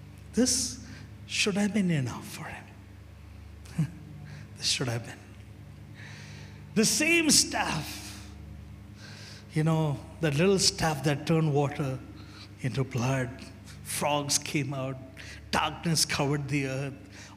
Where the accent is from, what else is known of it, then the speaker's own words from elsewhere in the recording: Kerala, India; Like, I'm from Kerala.